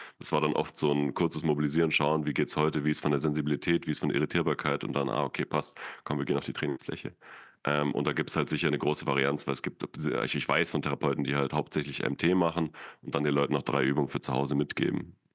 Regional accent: Austria; dass man die Leute dann bei uns in Österreich

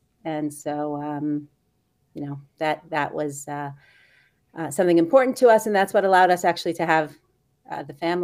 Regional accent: Brooklyn, New York, United States; moved away as an adult; also born or lived in Atlanta; I grew up in Brooklyn, New York. And then after I got married, I lived in Kew Gardens Hills for a few years and moved to Atlanta, Georgia.

